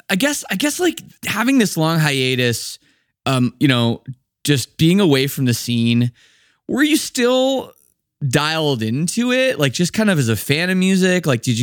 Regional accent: Toronto, Ontario, Canada; He's my buddy. We're both from Toronto.

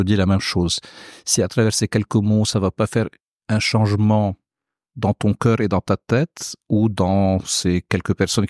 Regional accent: Lebanon; c'est pas parce que je suis libanais

